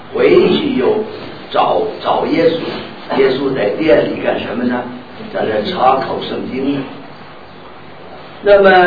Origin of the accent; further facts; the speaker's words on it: China; 我们中国人呢，古时候人呢都讲到孝道